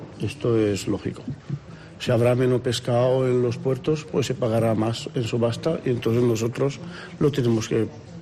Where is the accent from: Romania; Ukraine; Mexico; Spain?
Romania; Spanish is a second language; Yo romano.